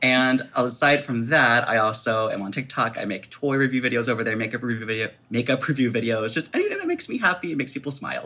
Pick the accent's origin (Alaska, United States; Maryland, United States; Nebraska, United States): Maryland, United States; Baltimore; I am from Baltimore.